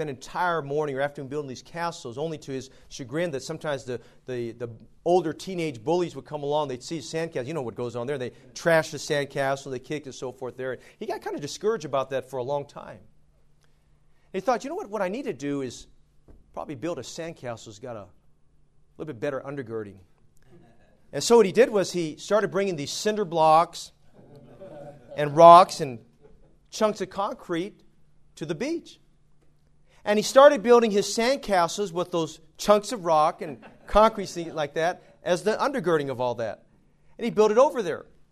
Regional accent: United States; born there; because I'm American-born and I don't speak the language.

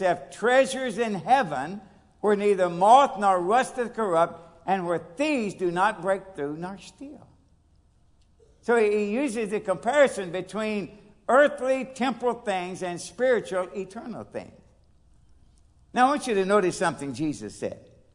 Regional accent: Nortonville, Kentucky, United States; born there; I was born on May the 30th, 1933, in Nortonville, Kentucky.

